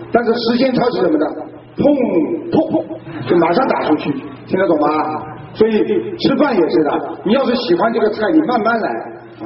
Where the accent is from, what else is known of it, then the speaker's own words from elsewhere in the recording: China; 我告诉他我们中国人很文明啊。